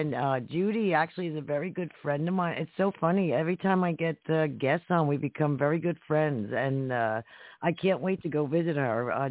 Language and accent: English; Harrison, New Jersey, United States; now in Clifton, United States; I'm originally from Harrison.